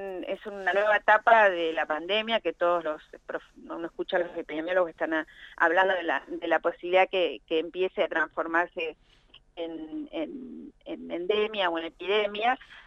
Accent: Santa Cruz, Argentina; Sí, por suerte salí bien abrigada. Somos patagónicos, ya sabemos que de esto se trata.

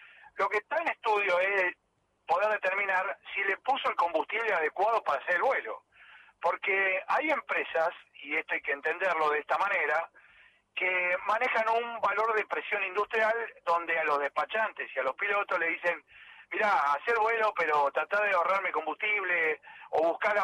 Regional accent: Argentina; como somos argentinos

